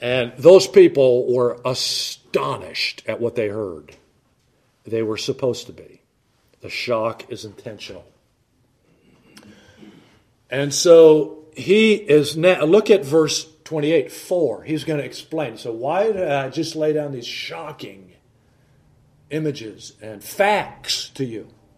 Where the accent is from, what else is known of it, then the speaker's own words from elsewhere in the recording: Cleveland, Ohio, United States; I grew up in Cleveland. And we have in Cleveland the Terminal Tower.